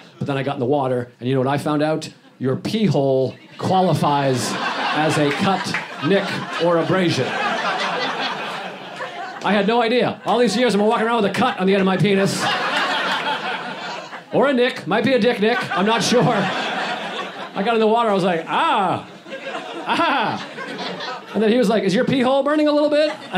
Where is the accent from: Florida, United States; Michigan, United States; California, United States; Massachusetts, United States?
Massachusetts, United States; Boston; I'm from Boston.